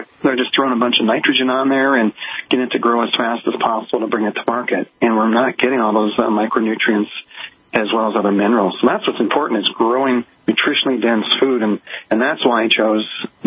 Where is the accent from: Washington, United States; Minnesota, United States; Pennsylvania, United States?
Minnesota, United States; I was raised in Minnesota, and our biggest our food groups were meat and potatoes and corn.